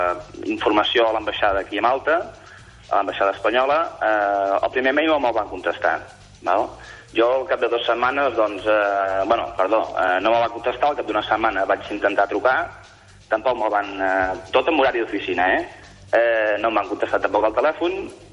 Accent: Sant Feliu de Guíxols, Catalonia, Spain; fa dues setmanes vaig poder anar a Sant Feliu de Guíxols, d'on soc jo

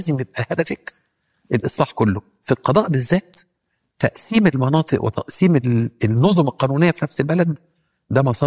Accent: Egypt; إحنا عندنا في مصر قضاء تاريخيا متميز جدا

